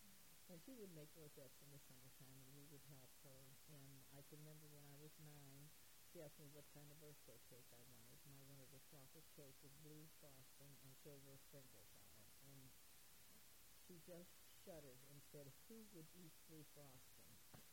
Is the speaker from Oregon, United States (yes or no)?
no; Cleveland, Ohio, United States; now in Helvetia, United States; I was raised in Cleveland, Ohio, and although it was lovely at the time and a nice place to be, I was a Helvetia girl all my life.